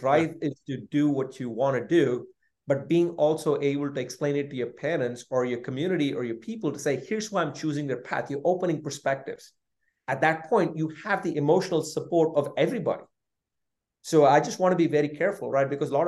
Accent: India; I think I grew up in India.

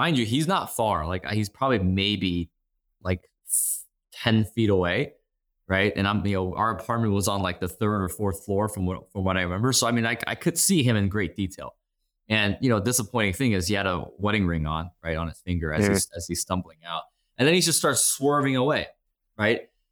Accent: Chicago, Illinois, United States; Chicago, right? Like that's where I'm from. That's where I still am. That's, I consider that my hometown.

